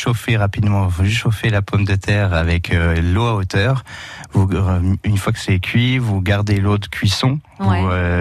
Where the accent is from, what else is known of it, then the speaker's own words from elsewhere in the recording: Brittany, France; j'ai de la famille à Castillon. Je suis breton avec un peu de sang périgourdin, Dordogne et tout.